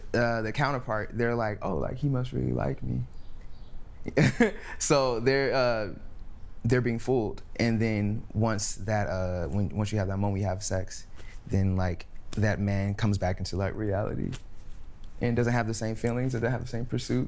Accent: Los Angeles, California, United States; especially in like in the hood, I'm from South Central. So especially in the hood, it was like either like the gang members or the rappers or the drug dealers or anybody in that area, you know?

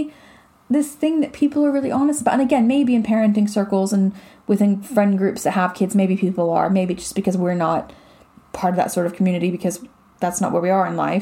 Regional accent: United States; I mean, I live in America. I'm from America, and I don't live there.

